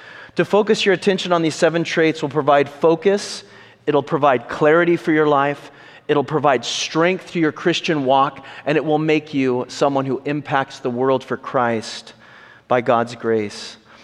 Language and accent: English; Ceres, California, United States; Well, where I grew up in Ceres, California, muscle cars were a big thing when I was a kid.